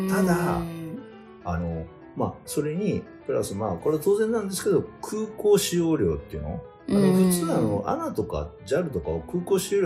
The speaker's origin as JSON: {"language": "Japanese", "region": "Osaka", "country": "Japan", "said": "あの俺大阪出身なのになぜか"}